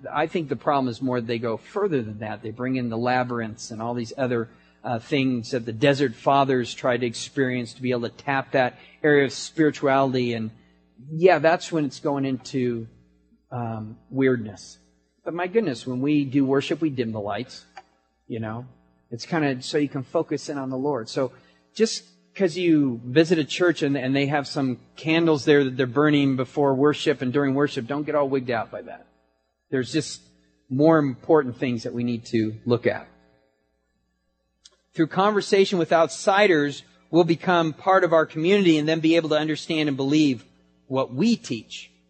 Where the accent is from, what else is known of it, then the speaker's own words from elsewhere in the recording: San Diego, California, United States; I grew up in San Diego. I've seen many of these. All I have to do is cross the border.